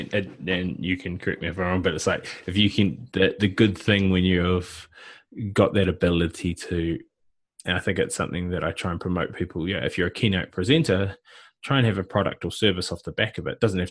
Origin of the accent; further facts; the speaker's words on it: New Zealand; being a New Zealander